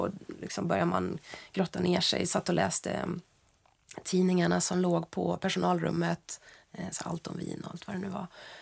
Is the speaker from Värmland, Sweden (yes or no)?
yes; Värmland, Sweden; Ja, jag är en vinintresserad värmlänning helt enkelt.